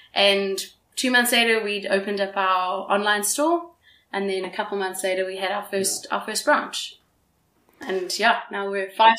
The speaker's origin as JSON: {"language": "English", "country": "South Africa", "said": "I'm South African."}